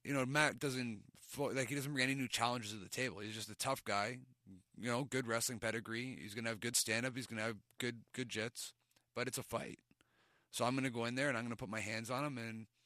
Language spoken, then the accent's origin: English; Canada; being a Canadian